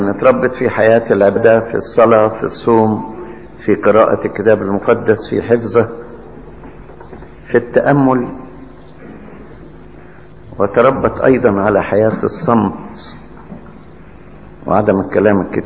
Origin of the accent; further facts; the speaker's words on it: Egypt; العذراء زارت بلادنا مصر، وفي أماكن كثيرة تقدست بها. موجود عندنا هنا شجرة العذراء في المطرية